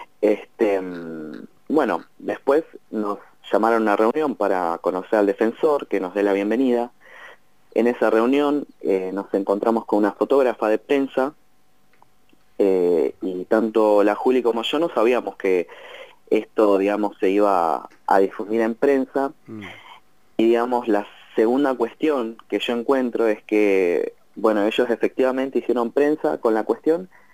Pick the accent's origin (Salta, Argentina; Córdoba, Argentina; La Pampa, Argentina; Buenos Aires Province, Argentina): Buenos Aires Province, Argentina; La Plata; Yo soy de acá de La Plata